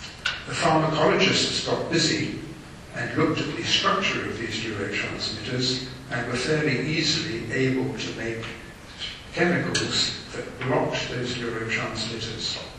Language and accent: English; London, United Kingdom; I remember as a schoolboy growing up in London, not many years after the Second World War had ended